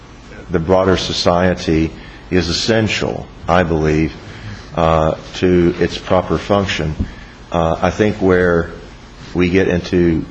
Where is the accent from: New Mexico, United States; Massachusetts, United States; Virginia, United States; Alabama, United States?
Virginia, United States; Sorry, I'm from Virginia. We're very familiar, you know, with the Founding Fathers in Virginia.